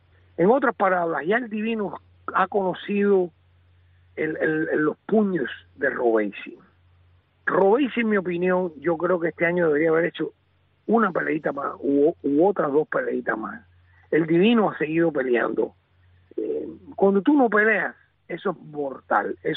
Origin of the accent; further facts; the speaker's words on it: Mexico; especialmente siendo mexicano